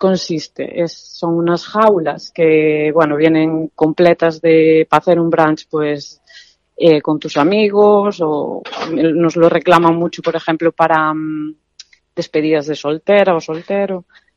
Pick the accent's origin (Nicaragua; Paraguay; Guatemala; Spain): Spain; Padrón, Galicia; Somos las dos de Padrón y bien, contentas.